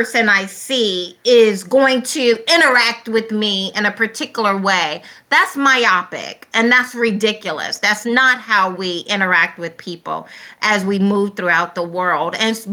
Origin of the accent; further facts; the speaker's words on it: Deep South, United States; And the same way as being a Black person, yes, clearly, and then growing up in the Deep South, there's a reason why I put the emphasis on the Deep South.